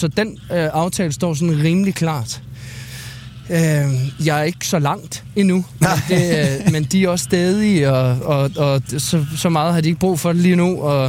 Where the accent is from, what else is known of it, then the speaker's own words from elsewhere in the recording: Skælskør, Zealand, Denmark; som kommer ned fra Skelskør og er fra der, hvor jeg kommer fra